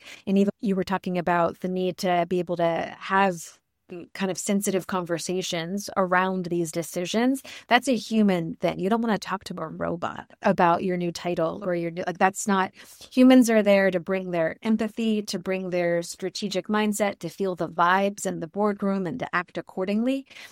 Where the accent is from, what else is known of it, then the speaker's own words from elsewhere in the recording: Richmond, Virginia, United States; moved away as an adult; I'm from Virginia, Richmond, Virginia.